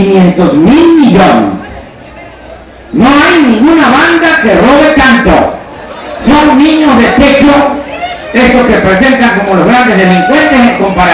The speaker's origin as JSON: {"language": "Spanish", "region": "Veracruz", "country": "Mexico", "said": "Yo soy veracruzano."}